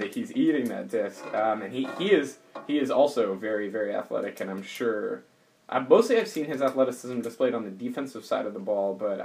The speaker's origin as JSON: {"language": "English", "region": "the South", "country": "United States", "said": "Yeah, so I'm loosely familiar with her because I'm from the South."}